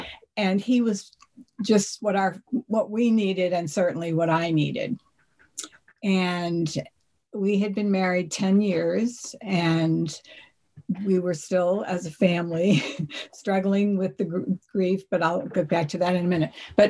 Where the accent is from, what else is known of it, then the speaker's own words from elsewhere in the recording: Hingham, Massachusetts, United States; I grew up in Hingham, a lovely town on the South Shore of Massachusetts, and I was part of a family of five.